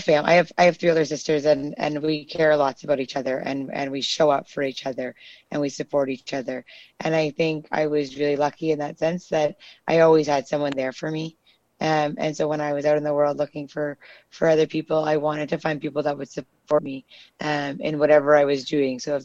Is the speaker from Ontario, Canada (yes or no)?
yes; Sudbury, Ontario, Canada; growing up in Sudbury, and I had this incredible supportive family